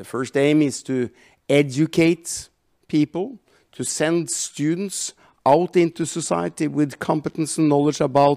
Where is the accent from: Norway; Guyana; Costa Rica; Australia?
Norway; accent: Scottish and Norwegian; English is a second language; also born or lived in Scotland; They do say that my accent is a fair combination of Scottish and Norwegian. I studied in Scotland before I went back to Norway to study there.